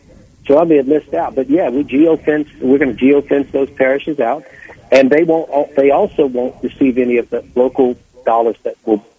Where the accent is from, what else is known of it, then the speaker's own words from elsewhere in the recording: Lafayette, Louisiana, United States; So if I'm driving from my hometown of Lafayette, let's say up to Shreveport